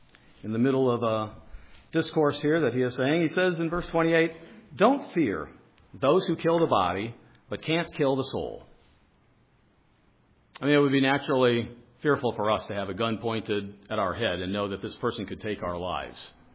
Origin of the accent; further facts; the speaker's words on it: Midwest, United States; I remember when I was growing up in the Midwest, there were sparrows everywhere